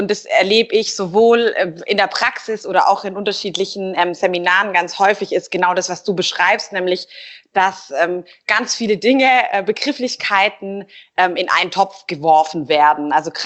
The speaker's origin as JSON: {"language": "German", "town": "Stuttgart", "region": "Baden-Württemberg", "country": "Germany", "tie": "born or raised there", "said": "hier in meiner Heimatstadt in Stuttgart, wo das Auto ja auch zu Hause ist"}